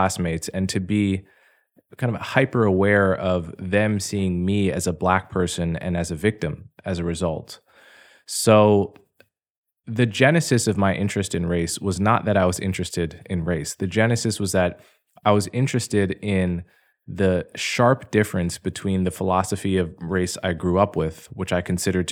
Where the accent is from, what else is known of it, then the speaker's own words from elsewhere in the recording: Montclair, New Jersey, United States; Whereas growing up in Montclair, New Jersey, the attitude was that race is only skin deep, race doesn't matter